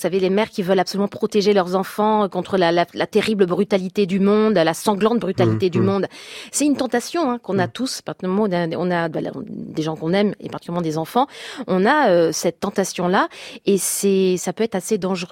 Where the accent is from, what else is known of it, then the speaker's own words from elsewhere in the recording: Île-de-France, France; Je viens de banlieue parisienne, de la Seine-Saint-Denis. Je peux vous dire que j'avais très très envie de quitter cet endroit.